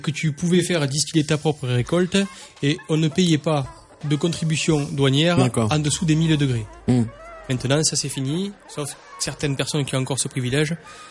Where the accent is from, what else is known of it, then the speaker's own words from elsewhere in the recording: Occitanie, France; Enfin, je suis originaire de l'Hérault.